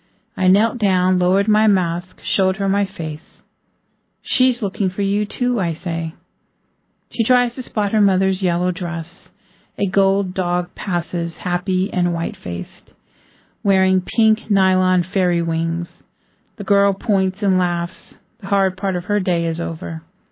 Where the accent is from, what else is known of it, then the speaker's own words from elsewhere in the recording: San Francisco, California, United States; now in Juneau, United States; I was raised in San Francisco, Earthquake City.